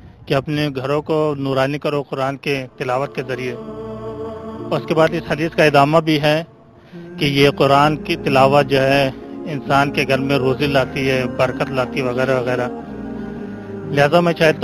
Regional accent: Gonda, Uttar Pradesh, India; میں شہر گونڈہ کا رہنے والا ہوں۔

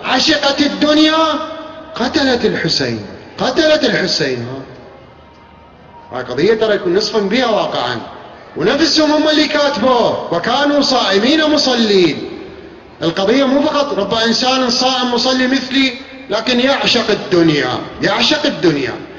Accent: Iraq; مع الأسف الرائج عندنا بالعراق

